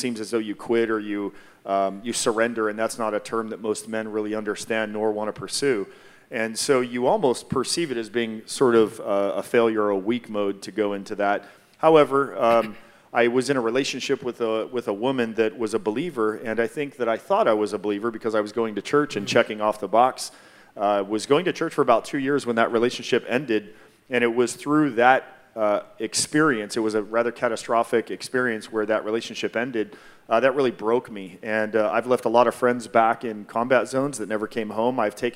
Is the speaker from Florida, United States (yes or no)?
no; Hawaii, United States; I'm from Hawaii, and my parents are Japanese, so I was adopted as well.